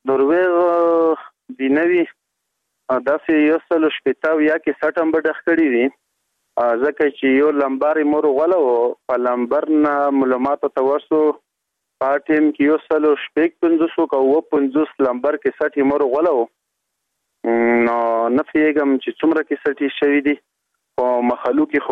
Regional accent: Matun, Khost, Afghanistan; زه د خوست ولایت دی متون یما په متون کې مدخل چینه کلی یما

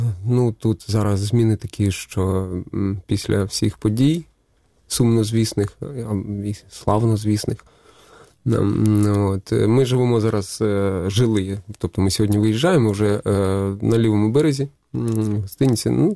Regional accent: Luhansk, Luhansk Oblast, Ukraine; moved away as an adult; also born or lived in Chernivtsi / Cherkasy; Я сам из Луганска, так, я проживал в Луганске. Выехал в липні 14-го с родиною.

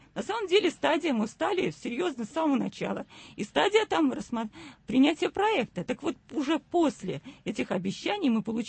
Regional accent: Saint Petersburg, Russia; мы петербуржцы и ленинградцы.

